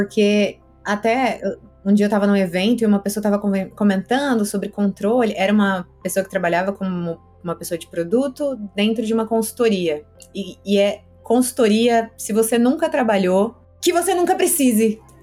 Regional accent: São Bernardo do Campo, São Paulo, Brazil; eu sou de São Bernardo

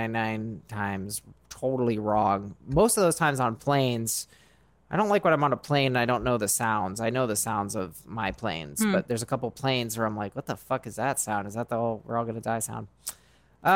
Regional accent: Arizona, United States; They were in Florida. I was raised in Arizona. We saw them once a year.

